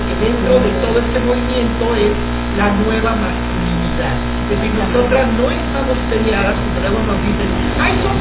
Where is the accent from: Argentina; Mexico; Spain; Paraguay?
Mexico; Chiapas; estudié enfermería en mi tierra, en Chiapas.